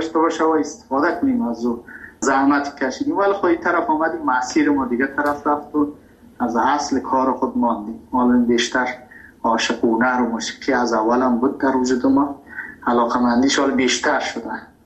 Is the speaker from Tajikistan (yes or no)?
no; Afghanistan; also born or lived in Iran; ما مهاجر شدیم در ایران. من ایران که رفتم، تحصیل من، کسی که میخواد در ایران رشد کنه تحصیل کنه به عنوان یک افغان،